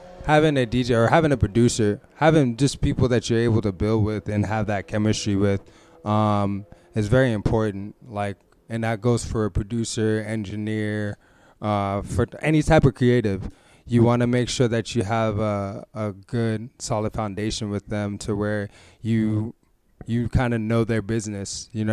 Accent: Pomona, California, United States; And I'm from Pomona, California, a.k.a. Planet Underground.

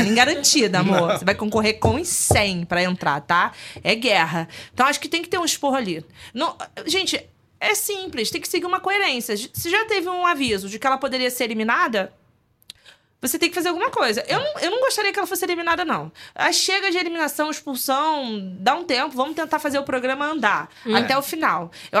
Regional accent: Rio de Janeiro, Brazil; eu sou do Rio de Janeiro e do subúrbio do Rio, e divas não estão só na Zona Sul.

